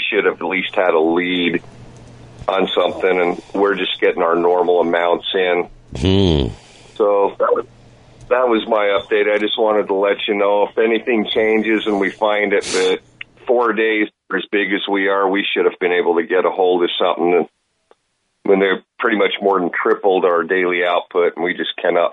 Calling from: Ogden, Utah, United States; from Ogden again.

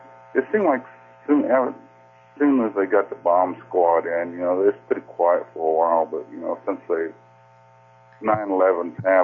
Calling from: Kansas City, United States; from Kansas City.

